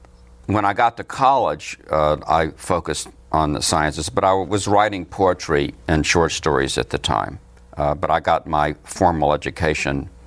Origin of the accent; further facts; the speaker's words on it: Memphis, Tennessee, United States; moved away as an adult; land, born and raised. I left at age 17 to go to college. Then I went to graduate school on the West Coast and came back to the East Coast to work and do research and write.